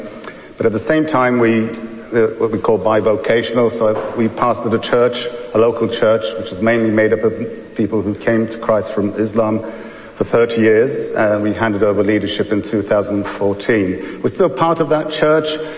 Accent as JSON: {"language": "English", "region": "Istanbul", "country": "Turkey", "tie": "born there", "second_language": "English", "lives_now": "Izmir, Turkey", "said": "We live in Izmir, Turkey, as said. I was born in Istanbul, as Paul shared. And I'm Turkish. I'm from Muslim background, from Sunni background."}